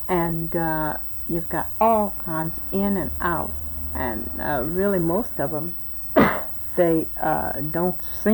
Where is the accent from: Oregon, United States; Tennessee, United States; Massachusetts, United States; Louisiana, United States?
Louisiana, United States; New Orleans; Right here. Oh, I was born over there on Street, right by the church.